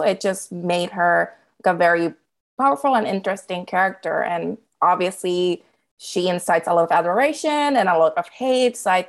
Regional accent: Puerto Rico; moved away as an adult; I'm from Puerto Rico and I knew that I was not going to be able to find a job in the industry down there.

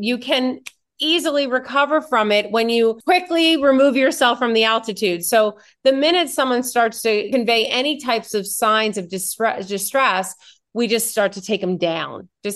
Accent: New York, United States; I am a New Yorker my whole life.

